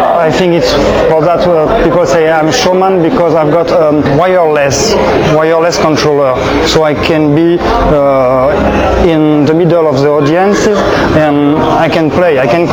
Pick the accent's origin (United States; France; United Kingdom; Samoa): France; Marseille, Provence-Alpes-Côte d'Azur; English is a second language; I'm coming from Marseille. Marseille is of France, and Marseille is very, a lot of different kind of people. A lot of poor, a lot of rich, black people, Arabian, white people.